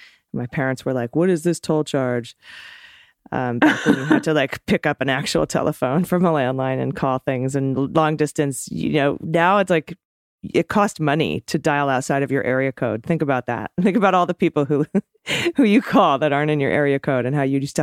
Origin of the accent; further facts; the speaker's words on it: Canada; I'm a Canadian senior citizen.